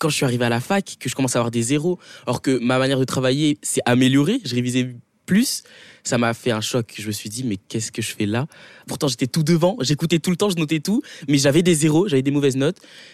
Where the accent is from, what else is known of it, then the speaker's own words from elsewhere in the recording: Hossegor, Nouvelle-Aquitaine, France; Je viens des Landes, Hossegor, tout ça.